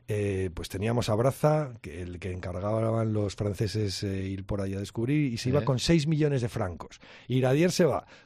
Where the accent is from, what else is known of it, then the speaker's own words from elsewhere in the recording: La Rioja, Spain; yo estudié aquí en la Universidad de Navarra, aunque soy riojano, primo hermano.